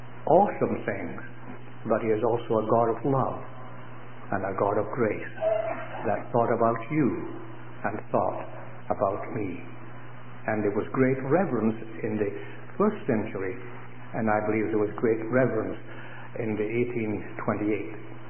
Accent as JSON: {"language": "English", "region": "Scotland", "country": "United Kingdom", "moved": "yes", "said": "Being a Scot, lived in Scotland for many years. We were home last year and we went to our roots. I even went to the house that I was born in."}